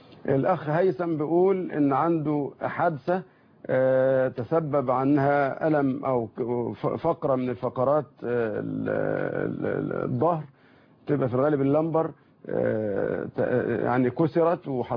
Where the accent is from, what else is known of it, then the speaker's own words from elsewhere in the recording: Egypt; ياريتنا إحنا كمصريين نستوعبها